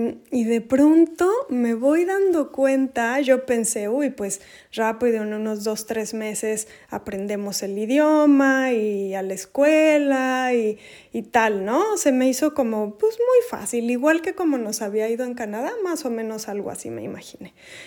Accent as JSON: {"language": "Spanish", "country": "Mexico", "moved": "as an adult", "said": "Yo soy de México, pero un buen día, de pronto nos íbamos a venir a vivir a Europa."}